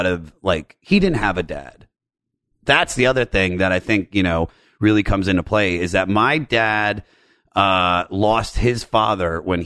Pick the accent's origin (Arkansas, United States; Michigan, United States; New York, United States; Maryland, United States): Maryland, United States; Germantown; born there; Well, all right, so I was born in Germantown, Maryland, which is about 20 miles outside of Washington, D.C., and I had just a normal, like, family